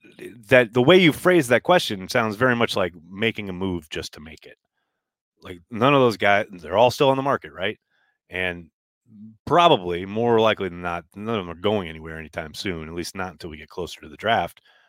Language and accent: English; Virginia Beach, Virginia, United States; First Packer I ever met, also from my hometown of Virginia Beach.